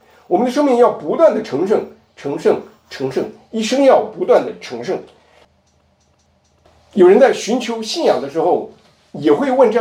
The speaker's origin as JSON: {"language": "Chinese", "region": "Guangxi", "country": "China", "moved": "as an adult", "said": "要回广西吗？我是广西来的。"}